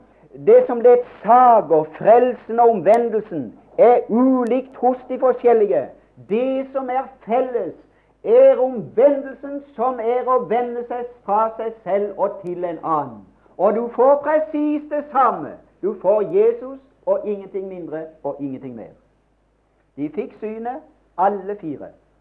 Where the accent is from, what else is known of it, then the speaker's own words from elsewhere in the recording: Mosby, Agder, Norway; born there; om jeg virkelig var født hjemme i Mosby der, i heimen min